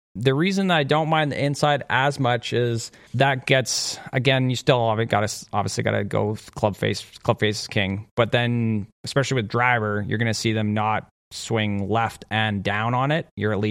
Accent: Canada; as a Canadian, you're not allowed to really hate anybody.

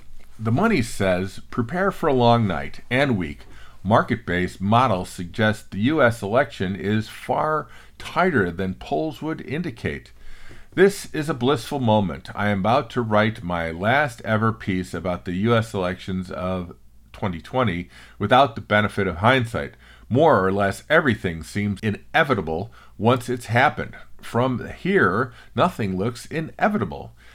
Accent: Illinois, United States; my home state of Illinois

